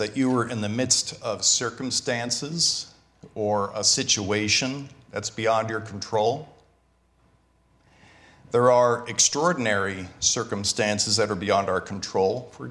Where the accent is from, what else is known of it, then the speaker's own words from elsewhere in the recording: New Jersey, United States; we were going to go back up to my home state of New Jersey, my home church.